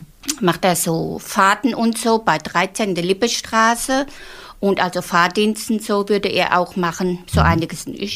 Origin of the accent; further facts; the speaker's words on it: North Rhine-Westphalia, Germany; moved away; Ich bin aus dem Märkischen Kreis hierher gezogen